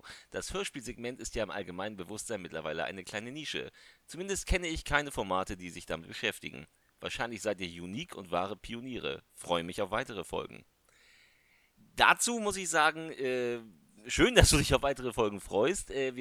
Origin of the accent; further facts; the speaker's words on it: Lübeck, Schleswig-Holstein, Germany; er war geborener Lübecker. Also kam aus meiner Heimatstadt